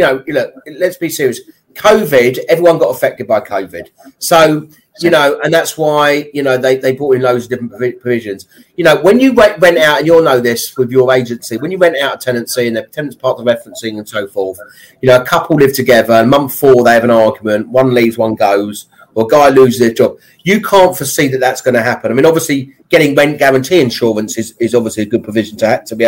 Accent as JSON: {"language": "English", "town": "Kenton", "region": "London", "country": "United Kingdom", "said": "I was from London originally. I was from Kenton originally, near Wembley. And then I moved back to London when I was 18 in North London."}